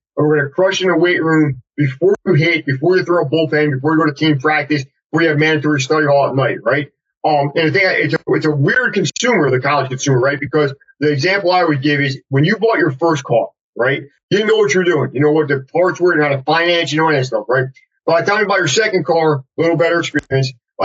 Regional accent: New Jersey, United States; Yeah, man, I grew up in New Jersey at the Jersey Shore, where unfortunately, where they filmed that MTV TV show, was where I grew up.

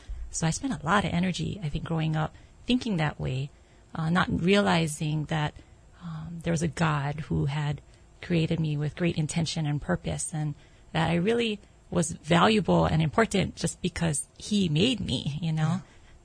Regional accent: Kapahulu, Hawaii, United States; also born or lived in Aiea; Since the fourth grade, that's where we moved to. But before then, I grew up in Kapahulu.

